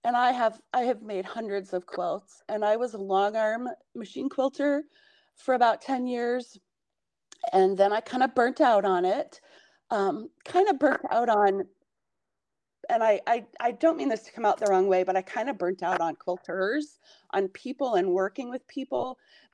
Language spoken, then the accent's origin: English; Connecticut, United States; also born or lived in Ames, Iowa; I was born in Ames, but then my dad was in the Navy. So when I grew up, I lived a bunch of places, but mostly I grew up in Eastern Connecticut, actually.